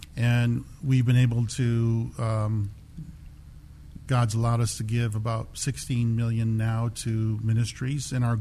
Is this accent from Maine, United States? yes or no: yes; Maine, United States; moved away as an adult; also born or lived in Portland; Well, I was born in Portland, lived in, my uncle, they lived in southern Maine near York.